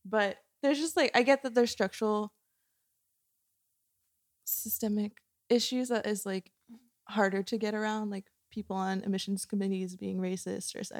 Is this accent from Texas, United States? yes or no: no; Florida, United States; She was from Miami and I was from Florida